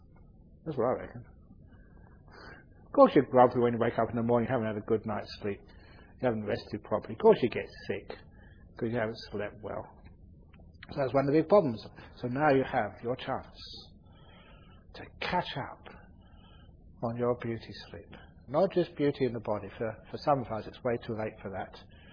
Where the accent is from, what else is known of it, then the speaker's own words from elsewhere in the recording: London, United Kingdom; I grew up in London where it was cold.